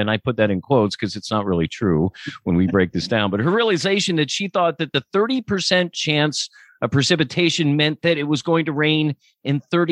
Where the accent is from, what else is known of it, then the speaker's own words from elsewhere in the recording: Lancaster, Pennsylvania, United States; Well, and you know, I grew up in Lancaster